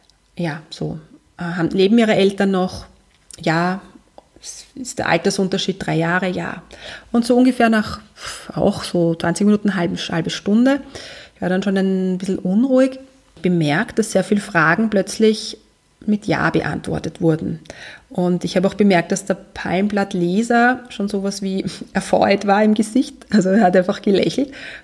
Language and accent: German; South India, India; das Land, von wo ich herkomme. Das ist Südindien in der Pampa, das sind ein paar Hütten, also es gibt dort nicht sehr viel.